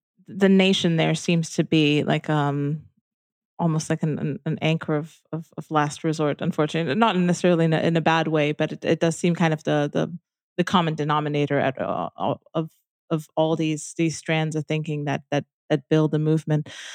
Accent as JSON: {"language": "English", "country": "Romania", "second_language": "English", "said": "I come from Romania. We're a country that, you know, pretty much second world, and we're striving towards the first world."}